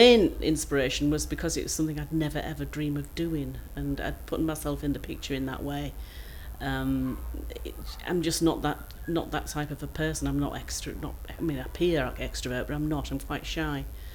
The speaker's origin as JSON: {"language": "English", "town": "Middlesbrough", "region": "North East England", "country": "United Kingdom", "said": "I come from Middlesbrough. It's the 12:51. It's my date of birth."}